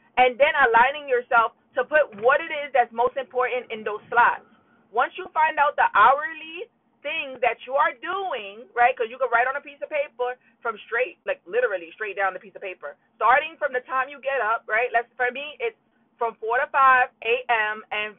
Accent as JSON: {"language": "English", "town": "Harlem", "region": "New York", "country": "United States", "said": "I'm from Harlem, New York. I am super happy to be here today."}